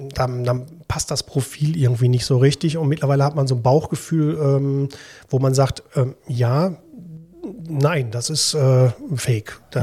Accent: Dinslaken, North Rhine-Westphalia, Germany; Ja, Dienstlaken ist meine Heimat, Heimatstadt. Hier bin ich geboren, hier bin ich aufgewachsen

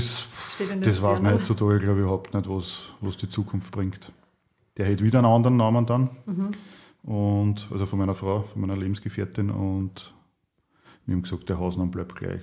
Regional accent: Perchtoldsdorf, Lower Austria, Austria; Bin eigentlich ein gebürtiger Berchtoldsdorfer. Unsere Familie selber gibt schon ewig und ist eigentlich ewig mit Weinbau verbunden.

